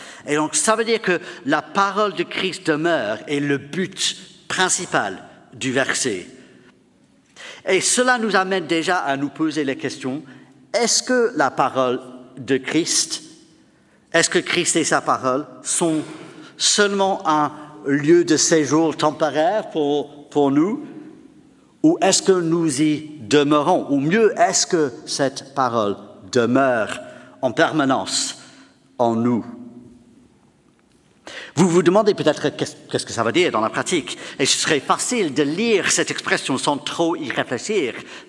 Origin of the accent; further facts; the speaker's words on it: England, United Kingdom; mais je dis ça en tant qu'anglais, donc c'est pareil en Angleterre.